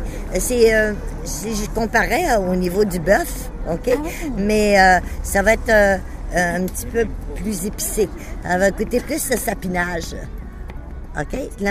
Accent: Quebec, Canada; nous sommes arrivés du Canada hier. Ah, nous, on habite le nord du Québec, le nord-est du Québec, la région du Saguenay-Lac-Saint-Jean. On a un fjord comme en Scandinavie, le fjord de Saguenay.

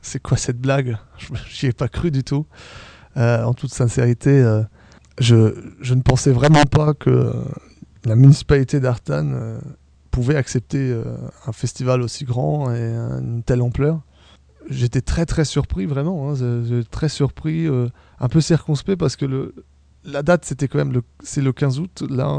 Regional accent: Centre-Val de Loire, France; parce que je suis d'Ayrton et j'habitais vraiment très proche du bord de l'Indre

